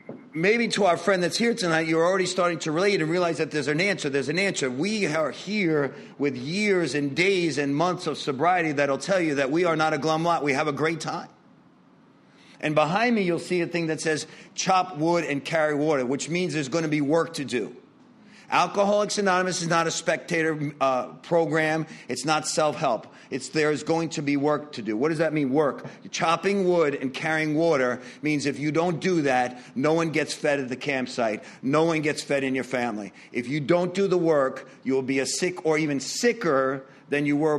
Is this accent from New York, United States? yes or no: yes; New York, United States; I'm Italian. I'm from New York.